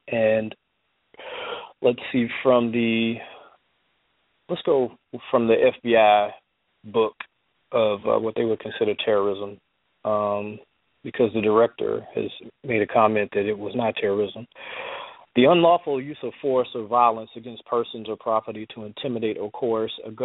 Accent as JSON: {"language": "English", "region": "South Carolina", "country": "United States", "tie": "born or raised there", "said": "Well, you know, originally I grew up in South Carolina, so I'm well-versed with a lot of things that take place there."}